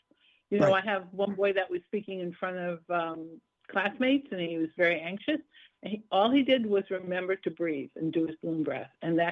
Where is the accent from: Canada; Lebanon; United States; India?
United States; New York City, New York; now in Los Angeles, United States; I grew up in New York City, even though I live in L.A. now, and we learned to trust our gut on the mean streets of, you know, New York.